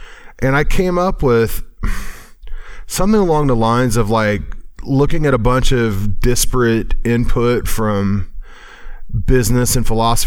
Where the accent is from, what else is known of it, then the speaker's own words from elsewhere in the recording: Cape Girardeau, Missouri, United States; also born or lived in California; I'm from Rush Limbaugh's hometown. At least my family, my mom's family, is from down there, and I've lived in Cape Girardeau for quite a long time.